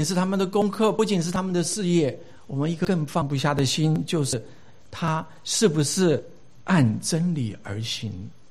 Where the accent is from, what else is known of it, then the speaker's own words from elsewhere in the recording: China; 这个我们中国人是非常的含蓄哈